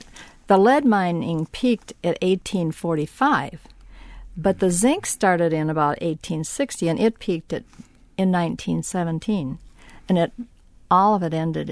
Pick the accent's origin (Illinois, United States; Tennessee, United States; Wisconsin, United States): Wisconsin, United States; Shullsburg; He lived in the town that later became known as Shullsburg, mm-hmm. my hometown.